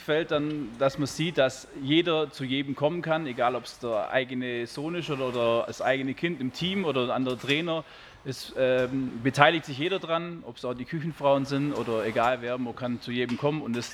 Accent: Söflingen, Baden-Württemberg, Germany; ich komme aus Söflingen, ich kenne das selber schon jahrelang

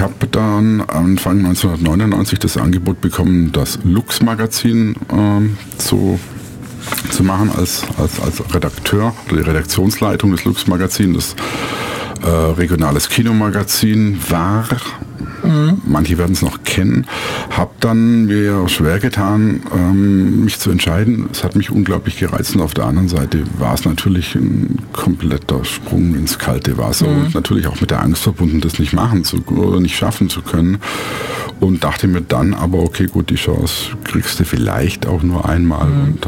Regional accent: Lindau, Bavaria, Germany; Ich bin geboren in Lindau am Bodensee vor fast exakt 50 Jahren. Ja. Und dort auch aufgewachsen.

